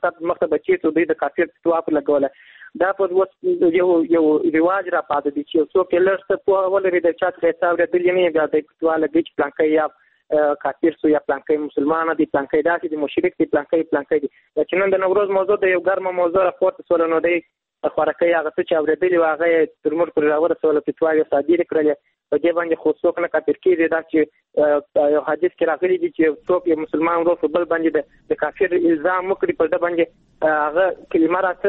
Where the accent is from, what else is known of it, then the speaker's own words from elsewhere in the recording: Kandahar, Afghanistan; له کندهار ولایت څخه یو تن محصول یم